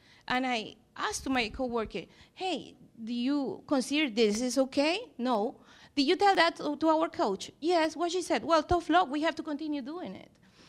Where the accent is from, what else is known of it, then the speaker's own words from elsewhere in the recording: Peru; In my position, I came from Peru.